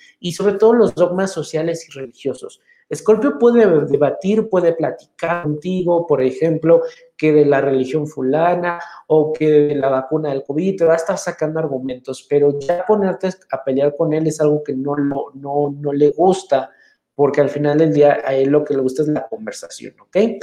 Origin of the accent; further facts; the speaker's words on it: Mexico; born there; los que nacimos especialmente en México sabemos que si te marco a las 6, me vas a marcar a las 7, 7:30.